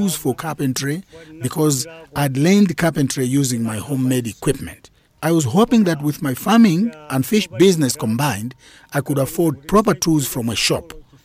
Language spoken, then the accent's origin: English; Chizumbu, Central Region, Malawi; I come from Chizumbu village in Dedza district in Malawi.